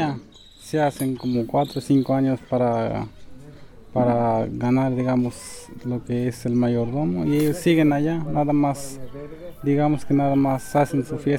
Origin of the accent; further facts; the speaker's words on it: Atempa, Veracruz, Mexico; Yo soy de aquí de Atempa, en Lomatán, Veracruz